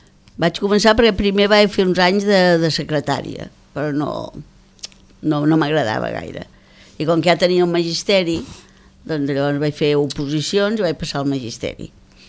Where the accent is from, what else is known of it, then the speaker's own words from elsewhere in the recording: Tarragona, Catalonia, Spain; born there; De Tarragona. Jo vaig néixer a Tarragona.